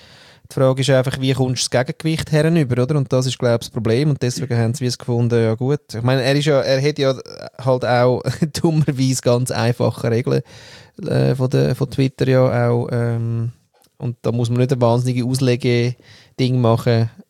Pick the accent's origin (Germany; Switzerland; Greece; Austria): Austria; ich bin Österreicher und Jahrgang 1947